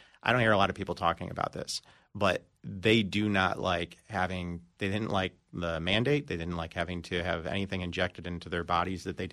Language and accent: English; New York, United States; And people – it's funny, and I'm originally from New York.